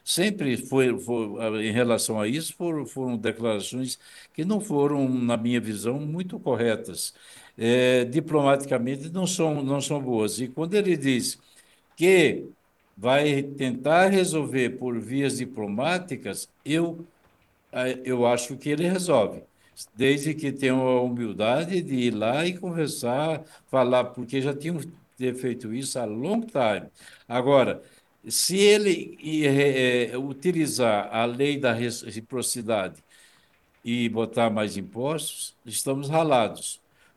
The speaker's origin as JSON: {"language": "Portuguese", "country": "Brazil", "said": "e aí me compete também, como brasileiro, como analista, como economista, dizer o seguinte"}